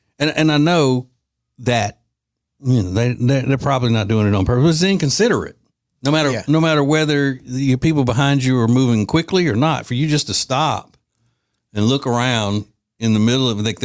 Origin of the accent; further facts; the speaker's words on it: Winfield, Louisiana, United States; That's the atmosphere I grew up in Winfield, Louisiana.